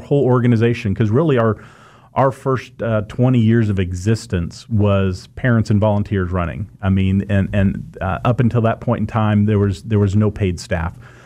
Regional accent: Newton, Kansas, United States; I grew up in Newton.

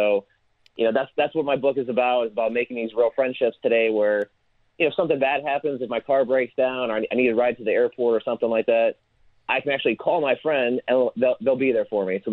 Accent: Indiana, United States; now in Florida, United States; So I'm from Indiana, and I moved to Florida, 6 years ago.

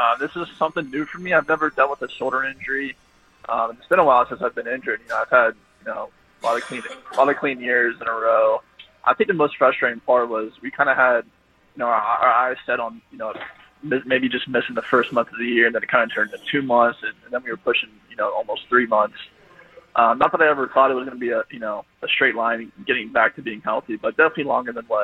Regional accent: Batesville, Indiana, United States; So I grew up in Batesville, Indiana, which is actually about 45 minutes or so west of Cincinnati.

